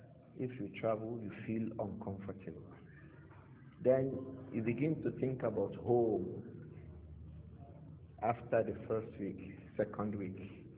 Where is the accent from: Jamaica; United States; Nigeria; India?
Nigeria; English is a second language; For somebody who likes his honor, you begin to feel uncomfortable, especially as a Nigerian. So then you live amongst the people you never knew before.